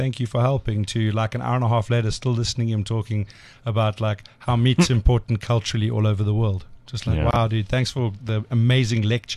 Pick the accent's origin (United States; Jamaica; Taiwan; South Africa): South Africa; And then I share the joint pain as a South African.